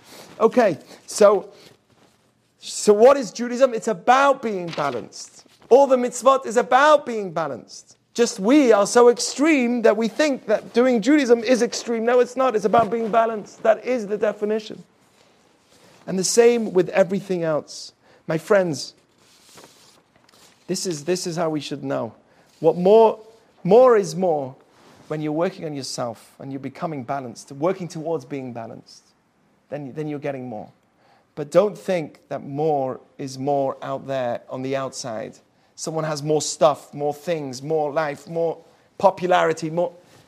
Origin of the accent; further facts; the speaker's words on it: Manchester, North West England, United Kingdom; now in Los Angeles, United States; I say I'm from Manchester, England, and Los Angeles.